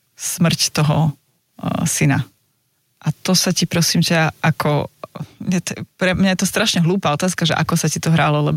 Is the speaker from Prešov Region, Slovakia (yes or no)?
yes; Prešov, Prešov Region, Slovakia; Tak som z Prešova.